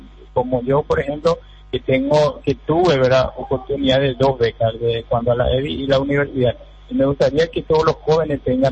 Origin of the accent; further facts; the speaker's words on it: Paraguay; es un desafío que eso debemos enfrentar como pueblo paraguayo.